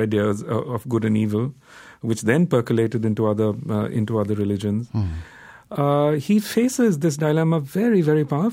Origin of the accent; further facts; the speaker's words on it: India; I'm from India